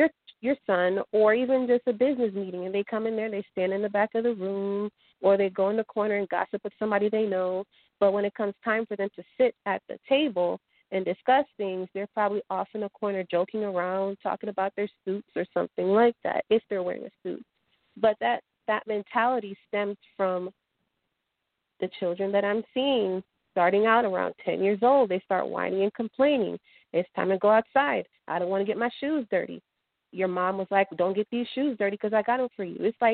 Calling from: Georgia, United States; Hi, Jason. This is … from Georgia.

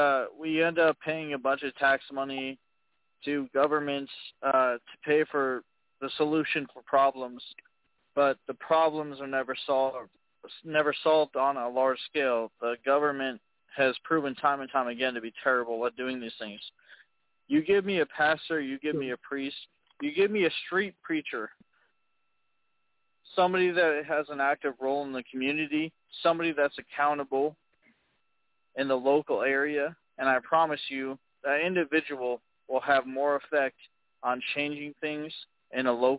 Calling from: Champaign, Illinois, United States; I'm calling from Champaign, Illinois.

